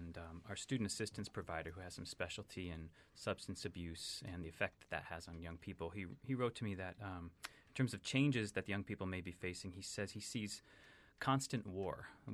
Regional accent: Vermont, United States; And it wasn't happening when I was growing up in Vermont 30 years ago.

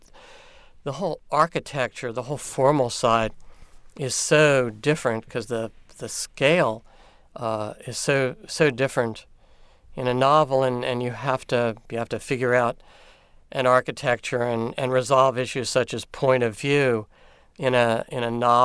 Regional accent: Baltimore, Maryland, United States; Charm City is inside me from growing up in Baltimore, and then I went to college in Baltimore at Hopkins.

